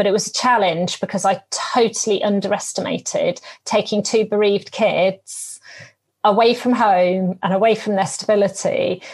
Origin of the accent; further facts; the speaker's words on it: Edinburgh, Scotland, United Kingdom; born there; Because I was born in Edinburgh, went to university at St Andrews University, and a little part of me is still got its heart in Scotland.